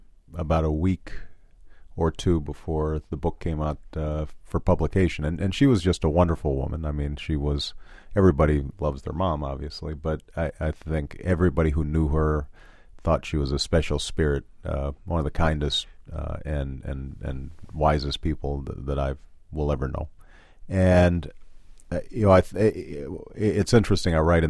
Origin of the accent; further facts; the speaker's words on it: Jakarta, Indonesia; growing up in Jakarta, which was a fascinating place for a six-year-old boy to grow up